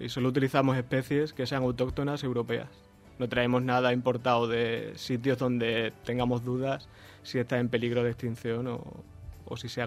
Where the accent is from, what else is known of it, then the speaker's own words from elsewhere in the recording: Extremadura, Spain; Yo soy extremeño y tengo herramientas que eran de mi abuelo